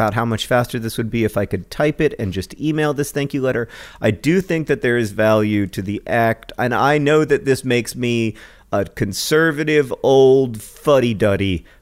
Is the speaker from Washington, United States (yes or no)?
no; Indiana, United States; So interestingly, the definition of Indiana, my home state, according to Google